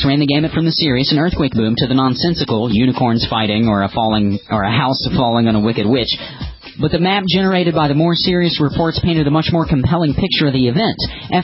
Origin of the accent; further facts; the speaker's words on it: West Virginia, United States; Of course, the first hour we covered my home state of West Virginia.